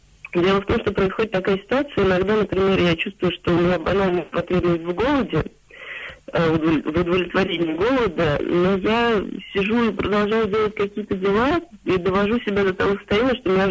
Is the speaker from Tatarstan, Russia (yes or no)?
no; Moscow, Russia; я из Москвы, мне 29 лет.